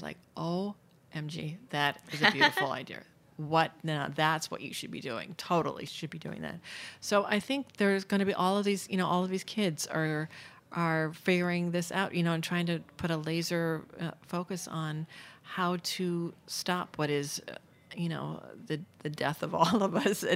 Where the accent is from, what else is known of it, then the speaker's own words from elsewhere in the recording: Manhattan, New York, United States; You know, I grew up in Manhattan. I'm going to have to say Manhattan.